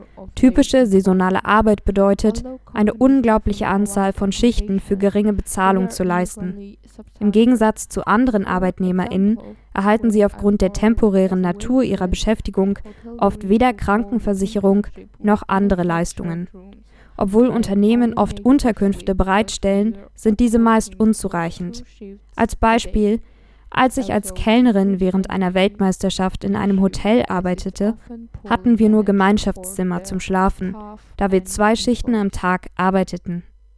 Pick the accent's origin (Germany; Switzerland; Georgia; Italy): Georgia; German is a second language; Ich komme aus Georgien, wo viele Regionen vom Tourismus- und Dienstleistungssektor abhängig sind.